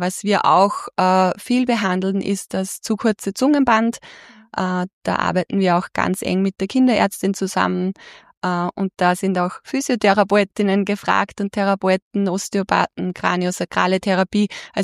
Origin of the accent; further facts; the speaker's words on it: Lassberg, Upper Austria, Austria; Ja, hallo, also … ich bin aus Lassberg, aus dem schönen Oberösterreich